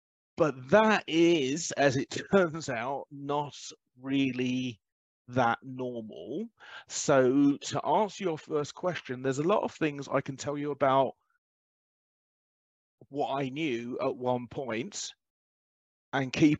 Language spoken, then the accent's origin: English; England, United Kingdom; born there; am a mixed race person, but adopted by white British parents. Now, in 1972, which is the year I was born in England